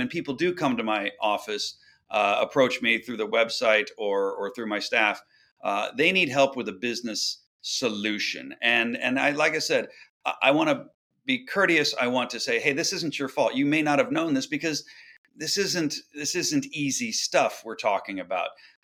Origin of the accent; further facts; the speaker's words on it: Kansas City, Missouri, United States; I am from the Midwest. I am from Kansas City, Missouri.